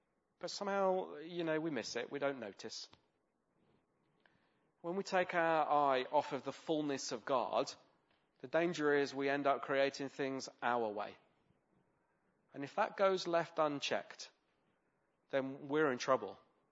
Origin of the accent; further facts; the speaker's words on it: United Kingdom; being terribly British, we're never satisfied, are we?